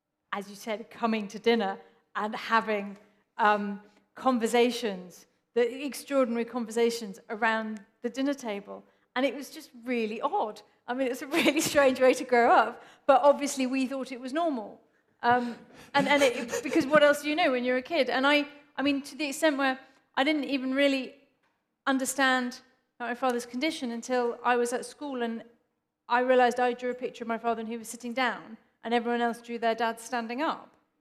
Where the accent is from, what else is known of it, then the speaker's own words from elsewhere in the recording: Cambridge, East of England, United Kingdom; I grew up in Cambridge. We actually lived in a Cambridge college, in a Cambridge college apartment.